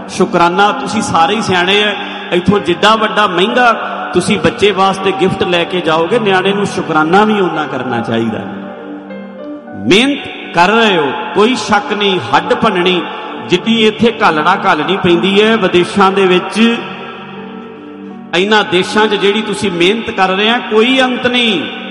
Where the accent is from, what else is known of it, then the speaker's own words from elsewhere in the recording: Punjab, India; ਇੱਥੇ ਅਸੀਂ ਪੰਜਾਬ ਤੋਂ ਆਏ ਹਾਂ, ਮੈਂ ਸਵੇਰੇ ਪੰਜਾਬ ਚਲੇ ਜਾਣਾ, ਸਾਡੀ ਪੰਜਾਬ ਨਾਲ ਓਨੀ ਅਟੈਚਮੈਂਟ ਨਹੀਂ ਹੁੰਦੀ।